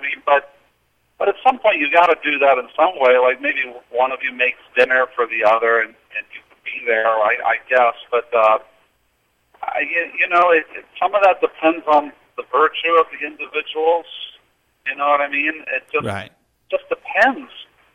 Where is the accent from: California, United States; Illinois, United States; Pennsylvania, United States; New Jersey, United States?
Pennsylvania, United States; Philadelphia; Like, like I'm from Philadelphia. You go downtown Philadelphia